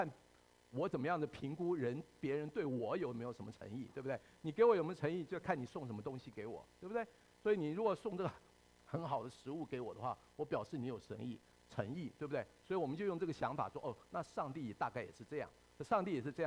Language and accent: Chinese; Taiwan; 我生长在台湾，我出生在台湾的国家，那个地方它不是一个无神论的地方